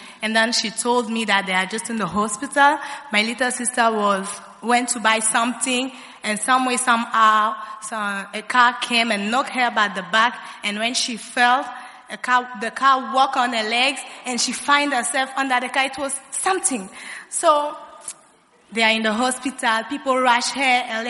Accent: Kinshasa, DR Congo; I'm from Congo, DRC, Kinshasa, precisely.

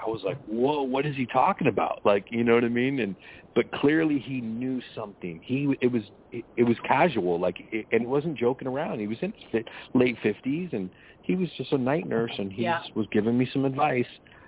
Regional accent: Seattle, Washington, United States; and I'm from Seattle. So I was in Miami. So I was in Florida, but I was in no shape to travel.

